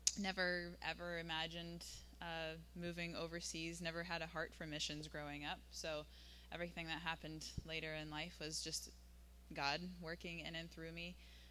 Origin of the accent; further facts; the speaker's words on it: Hummelstown, Pennsylvania, United States; I grew up in Hummelstown, not far from here, raised in a Christian family, went to Christian school, Harrisburg Christian, went to Messiah College.